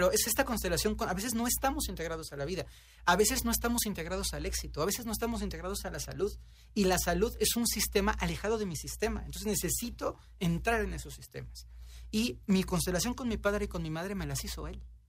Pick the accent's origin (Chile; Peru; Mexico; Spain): Mexico; y además en México, que somos jarritos de Tlaquepaque, claro.